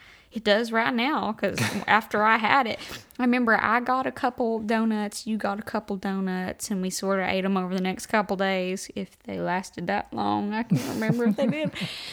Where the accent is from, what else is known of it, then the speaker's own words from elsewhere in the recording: Byrdstown, Tennessee, United States; I grew up in Byrdstown, Tennessee, where it's just, you know, back roads and curves and stuff.